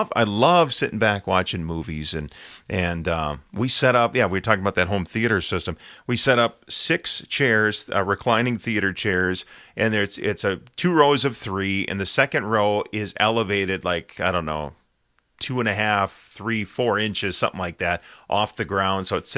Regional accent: Cottage Grove, Minnesota, United States; I grew up in Cottage Grove, Minnesota. A lot of people get that confused for Cottage Grove, Wisconsin.

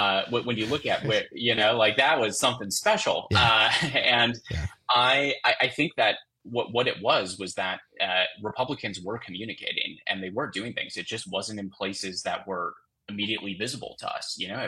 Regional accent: Two Rivers, Wisconsin, United States; as part of my hometown, Facebook feed, I see, you know, like the news and information page for Two Rivers

